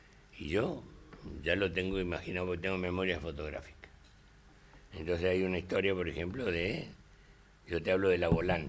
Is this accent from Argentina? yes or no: yes; Villa Ángela, Chaco, Argentina; que me acompañó a mi pueblo a inaugurar la avenida Artigas, en mi pueblo, en Villángel, que es tercera ciudad del Chaco.